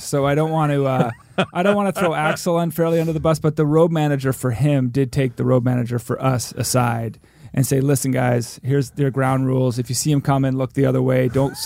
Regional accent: Canada; born there; We committed the cardinal sin of being born north

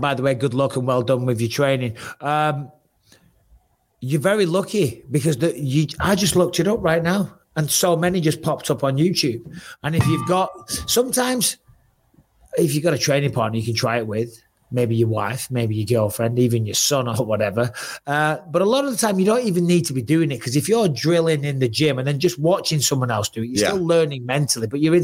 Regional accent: Clitheroe, North West England, United Kingdom; So I'm from Clitheroe.

